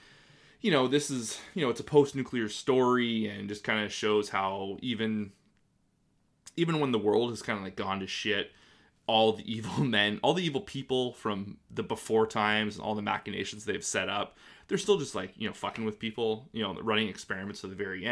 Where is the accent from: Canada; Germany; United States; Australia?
Canada; I'm not, you know, I'm not American. I'm just an observer of, you know, kind of the politics in that country. And, you know, Canada's not like wholly different